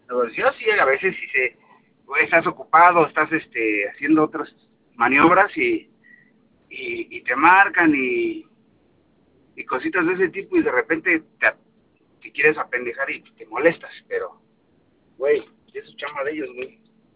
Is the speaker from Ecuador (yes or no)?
no; Cuautitlán Izcalli, State of Mexico, Mexico; Yo soy de Cuautitlán Izcalli.